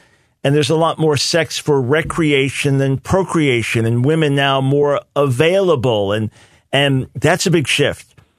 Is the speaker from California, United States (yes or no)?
no; New York, United States; I didn't have this in the schools where I grew up in New York